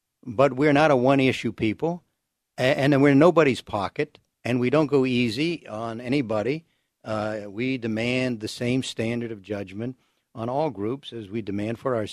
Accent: Virginia, United States; Growing up in Virginia as I did, all my classmates, almost all of them were evangelical Christians, and they remain my friends and classmates to this day.

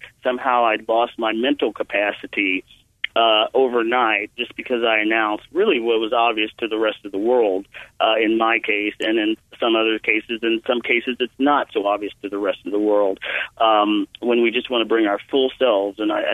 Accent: Bible Belt, United States; You know, I grew up in the Bible Belt. I reside in the Bible Belt

